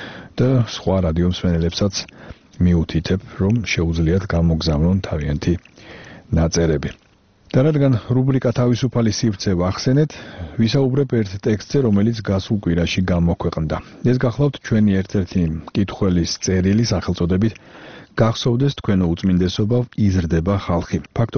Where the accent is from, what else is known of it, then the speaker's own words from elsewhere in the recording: Batumi, Adjara, Georgia; მე რახან ბათუმელი ვარ და მენატრება ჩემი ქალაქი